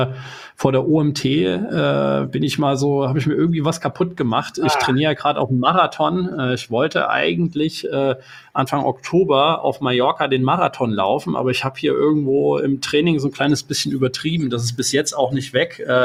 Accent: Erfurt, Thuringia, Germany; moved away as an adult; now in Berlin, Germany; Ich bin irgendwann mal in Erfurt geboren, 1987, bin da aufgewachsen, habe da irgendwann mein Abitur gemacht. Das wurde mir dann irgendwann natürlich zu langweilig, also musste ich da weg aus dem ganzen, aus der thüringischen Provinz

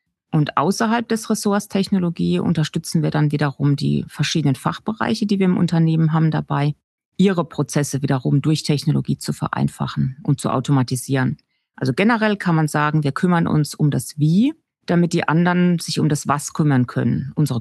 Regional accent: Landau, Rhineland-Palatinate, Germany; Also im Ernst, ich komme hier aus Landau, also die Stadt, die hier in der Nachbarschaft liegt. Und ich wollte in jungen Jahren immer raus, woanders hin wie die meisten in meiner Stufe damals.

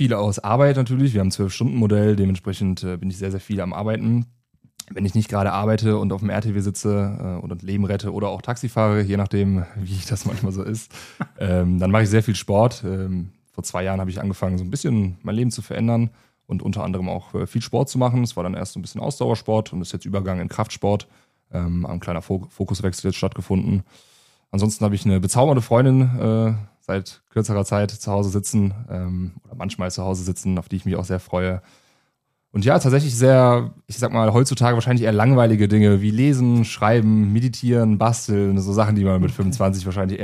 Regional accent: Cologne, North Rhine-Westphalia, Germany; ich als Kölner nach Düsseldorf eventuell wechsle

